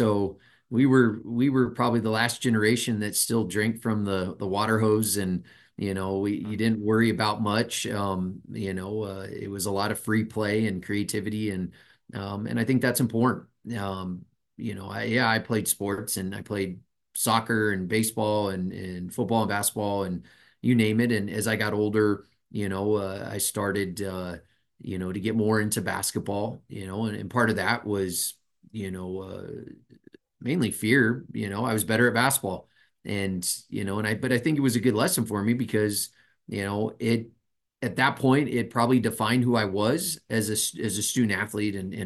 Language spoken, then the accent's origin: English; El Paso, Texas, United States; Yeah, born and raised in El Paso, Texas. You know, my whole family is still back in El Paso